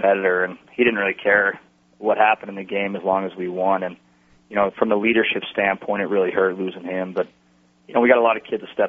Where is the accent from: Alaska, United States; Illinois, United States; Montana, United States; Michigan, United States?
Montana, United States; Butte; growing up in Butte, and you know, kind of that mindset, and you know, very proud to be from there, and that's always home.